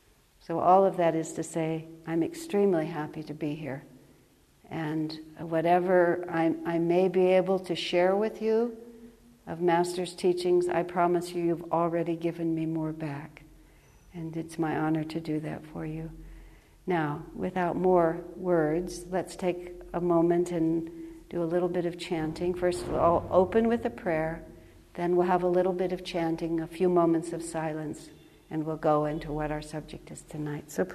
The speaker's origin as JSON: {"language": "English", "country": "United States", "tie": "born or raised there", "said": "I was raised in America. I didn't travel outside of the U.S. until after I got married."}